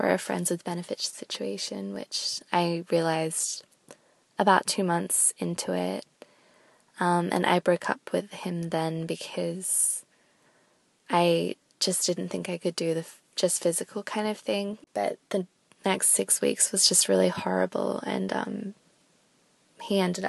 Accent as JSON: {"language": "English", "country": "Australia", "said": "I'm from Australia and I'm 19."}